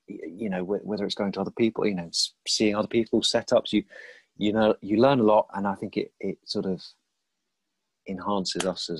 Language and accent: English; South of England, United Kingdom; It was always a bit troublesome as an Englishman from the south of England to portray a Viking.